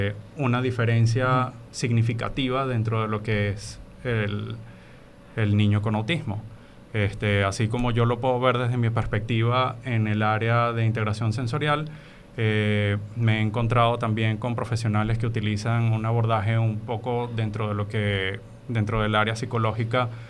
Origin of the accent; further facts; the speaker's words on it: Venezuela; moved away as an adult; now in Guayaquil, Ecuador; Soy venezolano, graduado en la Universidad Central de Venezuela. Tengo un año trabajando aquí en Guayaquil